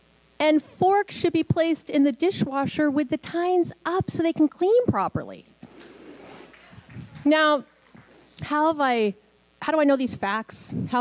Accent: New York, United States; I'm a Jew from New York, all we do is go to school, right?

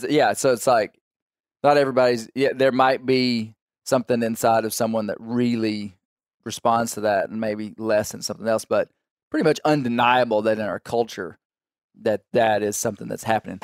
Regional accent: Kentucky, United States; I'm from Kentucky. Will you take me turkey hunting in March?

